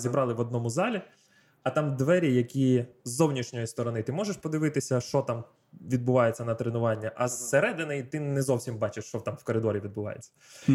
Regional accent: Lebedyn, Sumy Oblast, Ukraine; Я взагалі з Сумської області, з маленького міста Лебедин

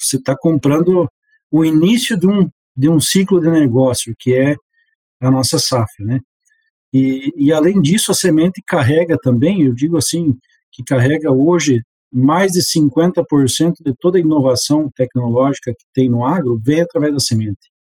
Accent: Rio Grande do Sul, Brazil; also born or lived in Mato Grosso; now in Goiânia, Brazil; Estou morando em Goiânia agora. Já rodei um pouquinho esse Brasil, morei em Mato Grosso, sou natural do Rio Grande do Sul, trabalhei anos lá

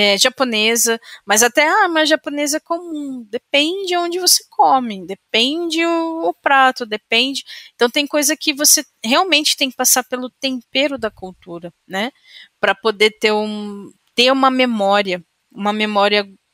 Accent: Minas Gerais, Brazil; não é porque eu sou mineira, não

